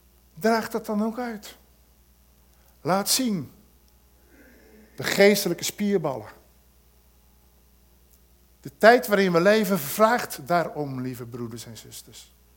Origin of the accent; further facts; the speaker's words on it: Rotterdam, South Holland, Netherlands; Ik kom uit Rotterdam, hè, dus dan weet je niet precies hoe dat zit.